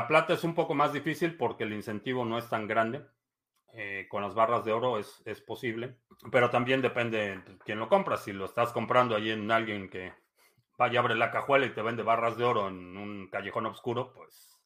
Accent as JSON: {"language": "Spanish", "region": "Mexico City", "country": "Mexico", "tie": "born there", "said": "Soy de Chilangolandia, sí. Nací en la Ciudad de México."}